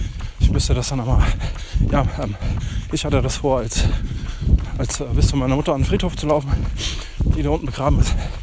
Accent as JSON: {"language": "German", "town": "Karlsruhe", "region": "Baden-Württemberg", "country": "Germany", "tie": "born there", "lives_now": "Koblenz, Germany", "said": "Als gebürtiger Karlsruher, der am Rhein wohnt. Auch aktuell noch."}